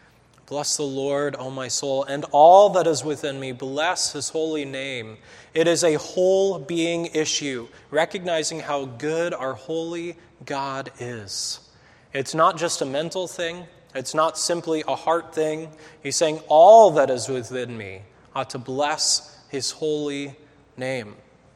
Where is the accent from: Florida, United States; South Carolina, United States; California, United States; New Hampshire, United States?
New Hampshire, United States; born or raised there